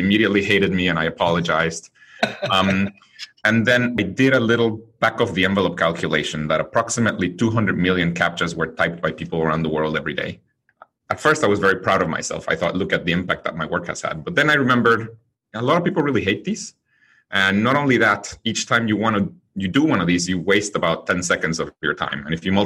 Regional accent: Guatemala; My views on education are very related to the fact that I'm from Guatemala. I was born there. And it's a very poor country.

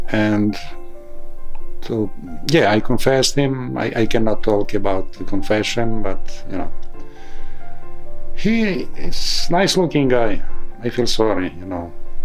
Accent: Zakarpattia Oblast, Ukraine; now in Harrisburg, United States; I am a priest from Ukraine, Transcarpathia. Right now, I am helping here in United States, in Pennsylvania, Harrisburg

